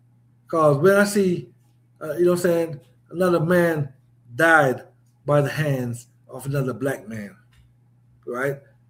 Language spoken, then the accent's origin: English; Jamaica; I'm a Jamaican, so I still want to to know what's going on in Jamaican politics.